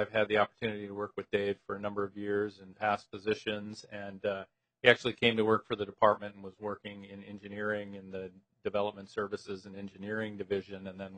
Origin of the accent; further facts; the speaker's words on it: Wisconsin, United States; She joins us from back in the Midwest, I have to say, my home state of Wisconsin